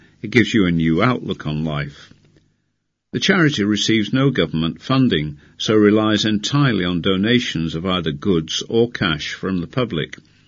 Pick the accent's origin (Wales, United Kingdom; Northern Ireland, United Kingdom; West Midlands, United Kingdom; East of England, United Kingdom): West Midlands, United Kingdom; Nuneaton; I'm from Nuneaton originally, and I've got a 4-year-old daughter there who I see most weeks.